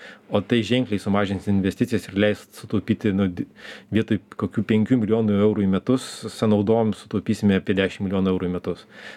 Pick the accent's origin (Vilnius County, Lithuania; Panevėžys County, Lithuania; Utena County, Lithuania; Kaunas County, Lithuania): Vilnius County, Lithuania; Vilnius; nes mes matom visi, kaip vilniečiai vaikštom pro šalį